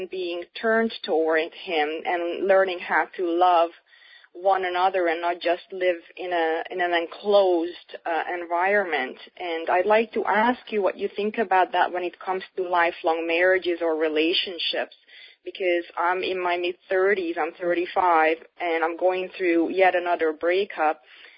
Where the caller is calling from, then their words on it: Canada; I'm calling from Canada.